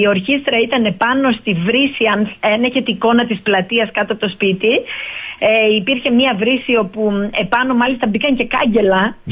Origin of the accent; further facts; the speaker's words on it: Maniaki, Greece; 46 χρονών, το λέω και θλίβομαι πραγματικά, γιατί ξέρετε, μεγάλωσα στο Μανιάκι, γεννήθηκα εκεί, η καταγωγή μου από το Βογατσικό